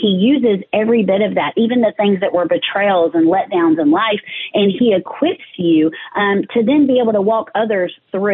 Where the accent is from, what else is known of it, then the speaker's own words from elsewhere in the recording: Nashville, Tennessee, United States; also born or lived in Mississippi; So, I grew up in Nashville. My dad is actually in the music business. We moved here on my first birthday. So I'm originally a Mississippi girl.